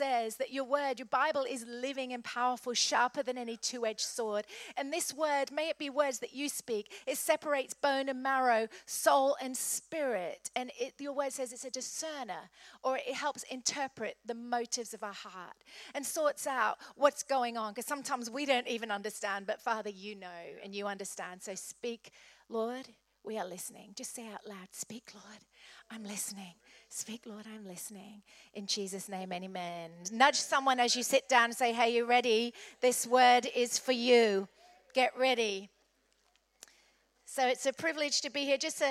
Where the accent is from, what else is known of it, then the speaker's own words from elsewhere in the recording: United Kingdom; because we're British, aren't we?